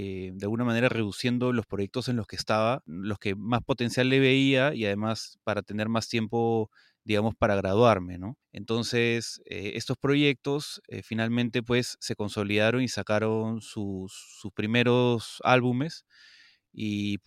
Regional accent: Lima, Peru; soy limeño, soy, digamos, productor musical

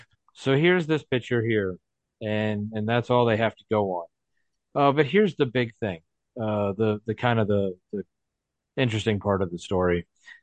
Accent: Memphis, Tennessee, United States; now in Atlanta, United States; I growing up in Memphis, I heard about it, and then I moved to Atlanta and I heard about it.

